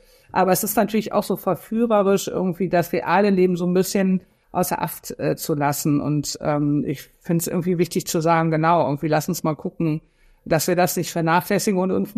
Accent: Cologne, North Rhine-Westphalia, Germany; ich komme aus Köln

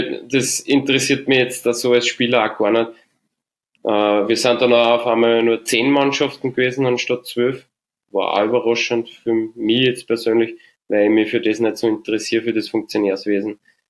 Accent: St. Pölten, Lower Austria, Austria; also SKG St. Pölten war das damals, Sport- und Kulturgemeinde St. Pölten. Und da bin ich aufgewachsen. Da kenne ich jeden.

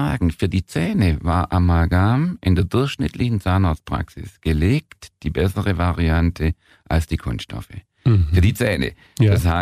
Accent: Baden-Württemberg, Germany; Ich bin Schwabe.

